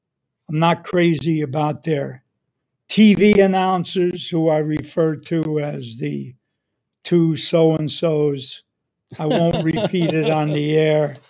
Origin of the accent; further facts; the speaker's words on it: Brooklyn, New York, United States; born there; And, of course, I was born in Brooklyn, saw Jackie Robinson play, went to Ebbets Field, had a tryout with the Brooklyn Dodgers